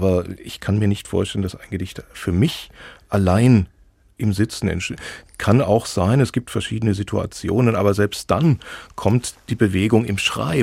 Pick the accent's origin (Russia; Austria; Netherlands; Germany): Germany; Oberndorf, Thuringia; also er hat sich mit der Chronik des Dorfs, Oberndorf, wo ich aufgewachsen bin, beschäftigt